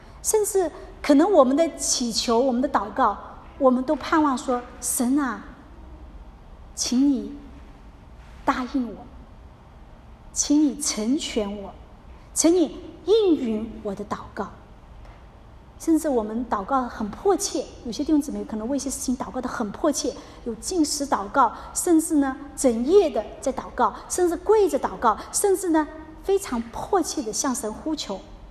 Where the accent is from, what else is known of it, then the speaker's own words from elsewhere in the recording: China; 所以就像我们中国人在饭桌上